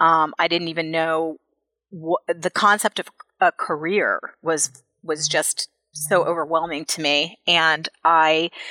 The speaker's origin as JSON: {"language": "English", "region": "Florida", "country": "United States", "said": "and we'd go to flea markets and up to Atlanta, because I'm from Florida, to shop flea markets."}